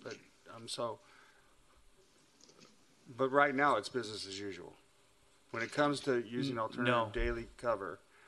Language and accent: English; Livermore, California, United States; maybe because I come from Livermore